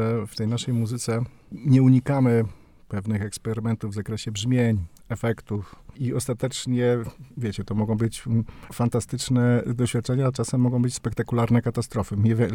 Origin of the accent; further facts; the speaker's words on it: Olsztyn, Warmian-Masurian Voivodeship, Poland; My jesteśmy z Olsztyna